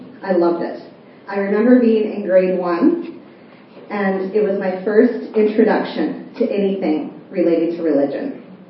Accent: Regina, Saskatchewan, Canada; born there; 40 years ago, I was born in Regina. I was born to two teenage parents that were very young.

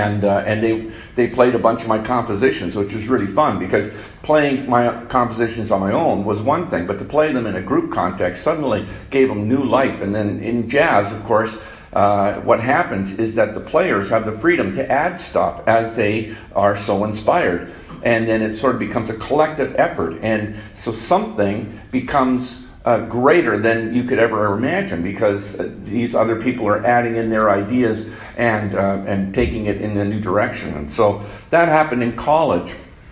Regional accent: Alberta, Canada; moved away as an adult; now in Saskatchewan, Canada; I came from Alberta, but once I moved to Saskatchewan, like to seminary, I have never left Saskatchewan.

